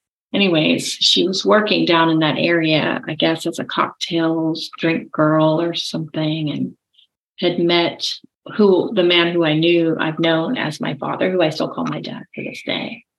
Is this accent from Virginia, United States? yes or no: yes; Virginia, United States; born there; And I was born in Langley Air Force Base in Virginia.